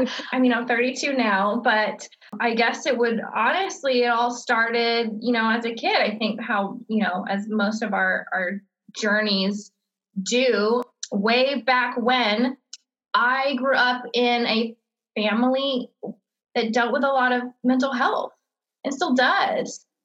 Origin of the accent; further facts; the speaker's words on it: Austin, Texas, United States; now in Dallas, United States; I live in Dallas, Texas. Born and raised in Texas. I'm actually originally from Austin.